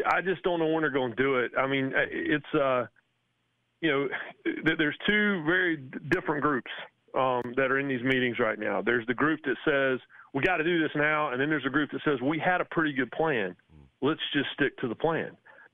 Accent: Raleigh, North Carolina, United States; I grew up in Raleigh, and my dad was an ACC official.

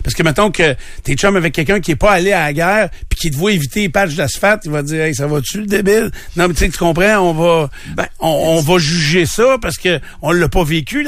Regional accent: Quebec, Canada; accent: Quebec French; mon accent québécois

